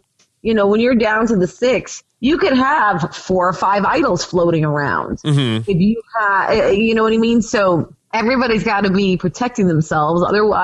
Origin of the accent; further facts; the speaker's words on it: New York, United States; I'm from Long Island and I totally understand